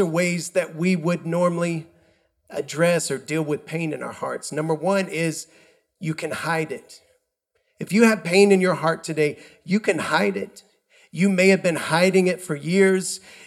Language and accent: English; United States; now in Indonesia; right here at home in Indonesia. Also, my home country of the United States